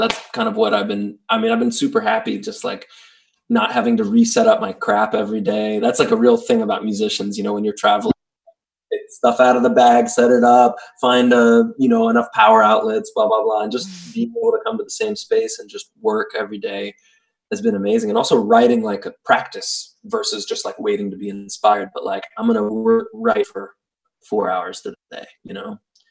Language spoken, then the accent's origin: English; United States; everything feels like a blues instrument to me because I'm American, I guess.